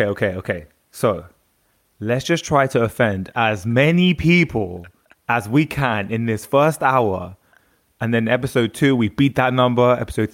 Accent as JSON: {"language": "English", "region": "London", "country": "United Kingdom", "tie": "born or raised there", "said": "Yeah, I'm 29 years old. I'm born and raised in North London. So anyone from London knows that that makes me pretty much Jamaican and Jewish. So I'm an Indian Jamaican Jew, pretty much."}